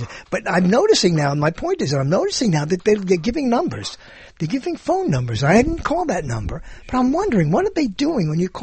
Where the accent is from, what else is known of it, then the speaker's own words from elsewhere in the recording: Allentown, Pennsylvania, United States; I was born and raised in Allentown. I came here to school.